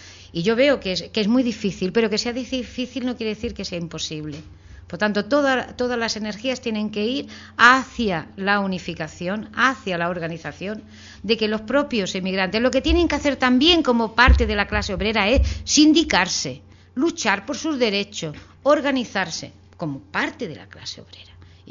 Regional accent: Córdoba, Andalusia, Spain; moved away as an adult; now in Barcelona, Spain; soy nativa de España, pero yo, por ejemplo, yo he nacido en Córdoba, capital, andaluza, pero llevo casi 40 años en Barcelona, y evidentemente yo soy emigrante en Barcelona, yo soy emigrante de mi tierra porque no tenía trabajo

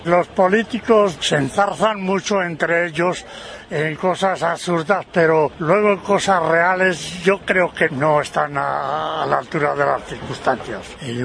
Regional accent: Equatorial Guinea; now in Spain; Los guineanos que vivimos aquí parecemos perros para ellos.

